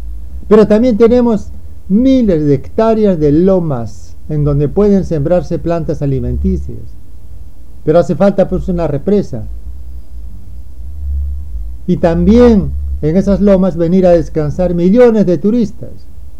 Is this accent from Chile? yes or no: no; Peru; Entonces sí somos peruanos patriotas y queremos el bien de los jóvenes